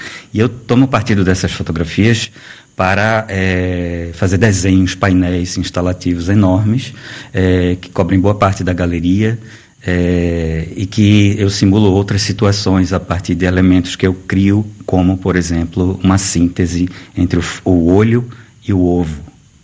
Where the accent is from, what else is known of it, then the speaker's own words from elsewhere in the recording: Recife, Pernambuco, Brazil; also born or lived in Manaus / Rio de Janeiro; Bom, eu sou nascido em Manaus, mas por uma contingência, porque minha família é pernambucana. Então, meus pais estavam estudando ecologia nos anos 70, quando eu nasci lá. E depois me mudei para Recife, morei também no Rio de Janeiro.